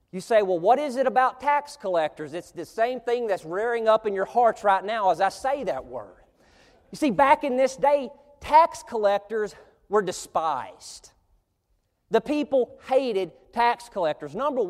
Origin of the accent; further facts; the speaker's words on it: Arkansas, United States; I remember an instance growing up in Northeast Arkansas.